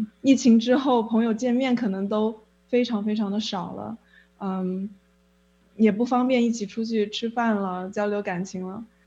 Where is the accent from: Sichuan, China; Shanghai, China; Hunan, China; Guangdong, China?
Hunan, China; Changsha; moved away; 我是湖南长沙。